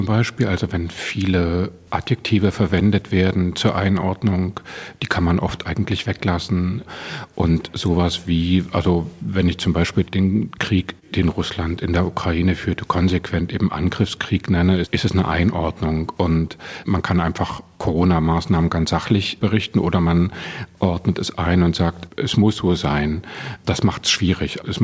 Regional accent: Leipzig, Saxony, Germany; born there; ich bin 1971 in Leipzig geboren und 1989 mit um den Ring gelaufen und habe mit demonstriert

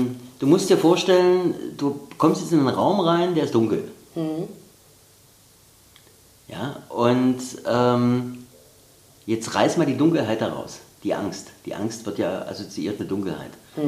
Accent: Bernburg, Saxony-Anhalt, Germany; Ja, wie gesagt, ich stamme ja aus Bernburg und es ist immer schön, hier in den Harz zu fahren

